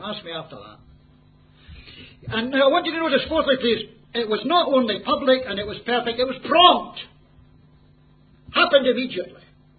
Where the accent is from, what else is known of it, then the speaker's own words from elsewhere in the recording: Scotland, United Kingdom; If I came here as a Scotsman, and halfway through the week, I suddenly start speaking perfect Malay.